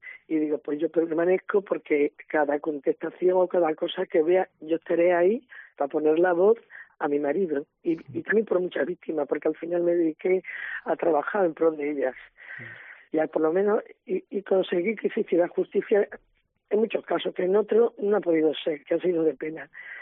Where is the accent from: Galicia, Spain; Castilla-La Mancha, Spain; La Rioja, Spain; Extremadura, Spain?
Extremadura, Spain; Medellín; Medellín. Así que fue aquí asesinado donde yo vivo, en Las Artes, Oria, sí.